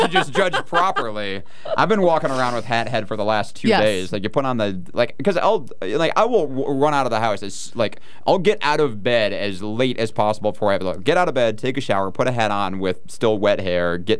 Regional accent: Michigan, United States; You know, I can say this because I'm from Michigan.

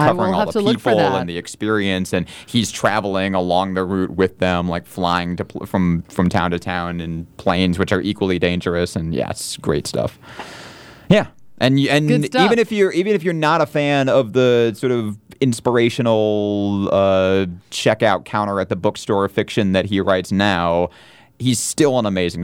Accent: Lansing, Michigan, United States; And so popular, and like growing up in Lansing, you know, we didn't get the Detroit papers at all unless you paid for them in the newsstand.

